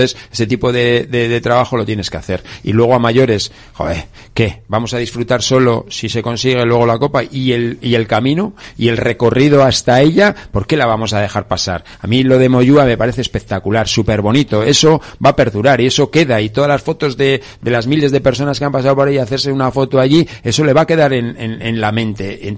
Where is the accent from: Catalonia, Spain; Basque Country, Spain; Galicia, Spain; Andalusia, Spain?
Basque Country, Spain; Bilbao; Pero nosotros somos de Bilbao.